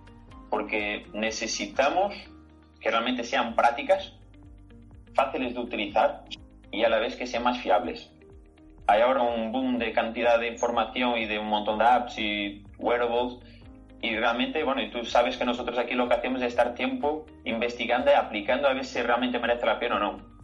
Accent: Lisbon, Portugal; Spanish is a second language; now in Badajoz, Spain; soy portugués, de Lisboa, de esa maravillosa ciudad, que para quien no conoce, les recomiendo muchísimo que las conozca, porque merece muchísimo la pena, tú lo podrás decir. Y actualmente viviendo en Badajoz

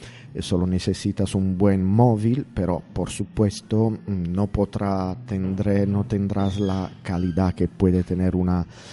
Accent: Vasto, Abruzzo, Italy; Spanish is a second language; now in Valencia, Spain; Bueno, yo soy de Abruzzo, que es una región al lado de la región de Roma. Más o menos la misma latitud de Roma, pero la costa adriática, pueblo muy bonito que se llama Vasto.

